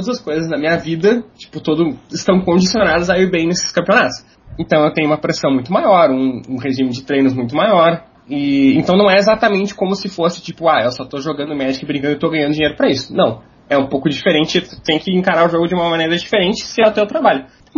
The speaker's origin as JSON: {"language": "Portuguese", "town": "Porto Alegre", "region": "Rio Grande do Sul", "country": "Brazil", "tie": "born or raised there", "said": "Então, eu moro em Porto Alegre, nasci em Porto Alegre."}